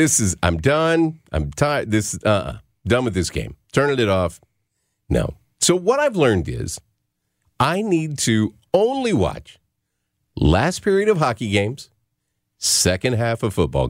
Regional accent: Arkansas, United States; I am from Arkansas.

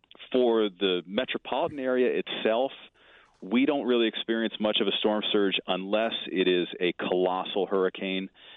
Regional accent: Florida, United States; now in Houston, United States; Originally, I grew up in South Florida. I was a beach boy from South Florida, but I've been here in Houston for 17 years.

